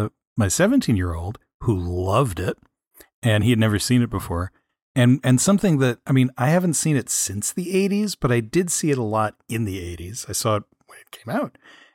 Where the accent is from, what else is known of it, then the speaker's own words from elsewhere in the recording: Florida, United States; growing up in Florida in a retirement community at the time, I knew a lot of people who had plastic covers on their furniture.